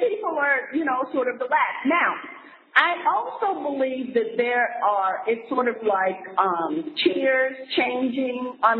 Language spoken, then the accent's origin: English; the South, United States; I'm a Southerner, right?